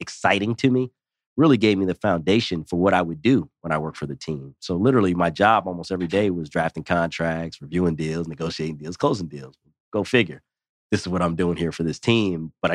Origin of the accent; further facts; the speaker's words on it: Wilmington, Delaware, United States; You know, I grew up in Wilmington, Delaware. So Pennsylvania, obviously Delaware, close together.